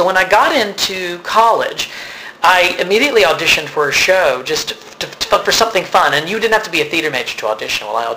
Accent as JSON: {"language": "English", "region": "Georgia", "country": "United States", "tie": "born or raised there", "said": "I grew up in Georgia. It was just not something you did."}